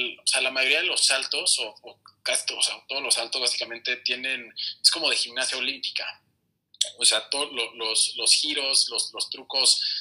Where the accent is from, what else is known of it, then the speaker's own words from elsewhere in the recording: Mexico; nací, crecí en México, muy lejos de la nieve, muy lejos de las montañas